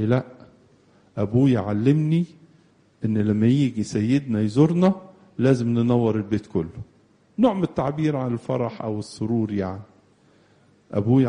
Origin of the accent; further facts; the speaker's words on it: Egypt; وجعلته يبقى كاروس بلادنا مصر